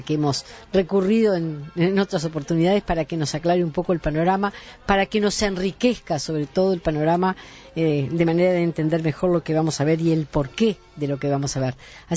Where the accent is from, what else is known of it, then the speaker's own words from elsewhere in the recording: England, United Kingdom; Spanish is a second language; Sí, yo siendo inglesa igual.